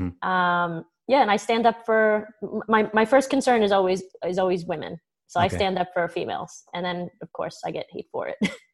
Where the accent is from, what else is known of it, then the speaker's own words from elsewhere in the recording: Brooklyn, New York, United States; Like, I'm Italian. I'm from Brooklyn.